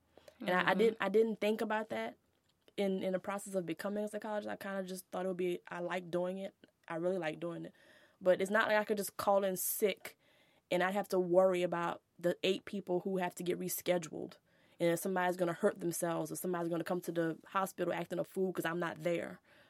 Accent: New Orleans, Louisiana, United States; But we're from New Orleans. And we love that place. We just don't live there.

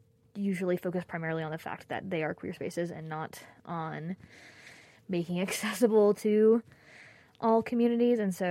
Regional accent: the South, United States; because I'm from the South.

